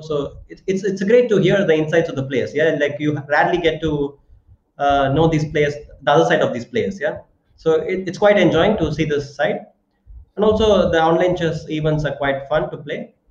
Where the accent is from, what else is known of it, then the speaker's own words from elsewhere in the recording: Chennai, Tamil Nadu, India; I was born okay. in Chennai, and all my friends are like from Chennai, and yeah, I grew up in Chennai.